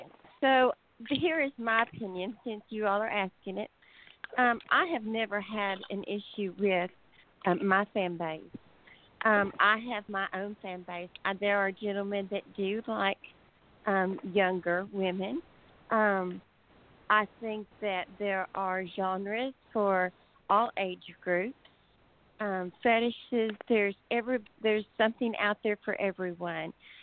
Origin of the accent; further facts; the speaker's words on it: Texas, United States; because I am from Texas and we're all packing something around here, so.